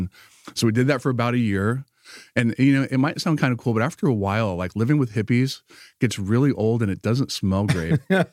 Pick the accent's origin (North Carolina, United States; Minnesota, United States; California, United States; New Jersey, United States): North Carolina, United States; My dad was a career Marine, so we grew up mostly around North Carolina military bases.